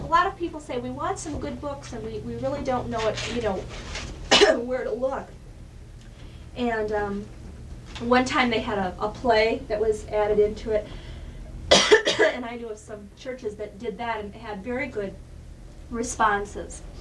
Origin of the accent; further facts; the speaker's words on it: Sioux Falls, South Dakota, United States; I'm from Sioux Falls, and we have a few churches in Sioux Falls who are Covenant Church members.